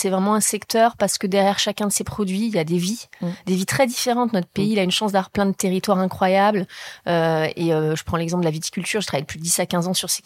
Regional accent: Nouvelle-Aquitaine, France; Moi, j'ai grandi dans les Deux-Sèvres et on m'a dit surtout de partir de ce territoire, d'aller à Paris

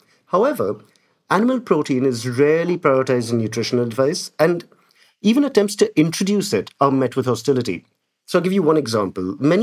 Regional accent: India; most Indians, including me, will tell you that there's no such thing as Indian food.

